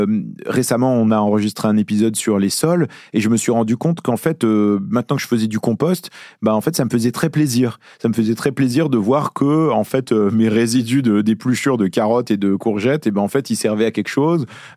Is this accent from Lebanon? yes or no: yes; Beirut, Beirut Governorate, Lebanon; moved away; moi, je suis libanais, je suis né à Beyrouth, et ça fait très longtemps que je suis pas allé au Liban.